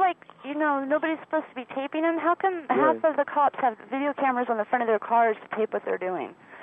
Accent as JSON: {"language": "English", "town": "Los Angeles", "region": "California", "country": "United States", "said": "Like I said, I'm from L.A."}